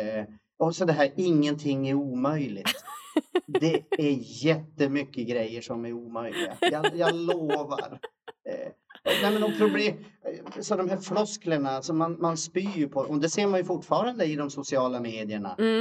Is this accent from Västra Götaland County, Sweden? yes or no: no; Umeå, Västerbotten County, Sweden; jag är från Umeå då.